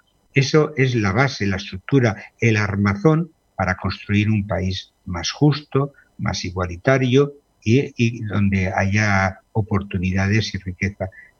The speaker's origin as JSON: {"language": "Spanish", "country": "Spain", "tie": "born there", "said": "yo nací en la dictadura en España, por edad, viví fervorosamente la transición"}